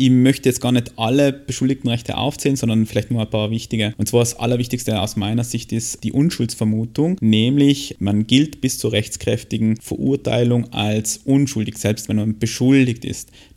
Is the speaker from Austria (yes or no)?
yes; Austria; Man kennt es aus den Amerikanern, Serien, das ist bei uns in Österreich anders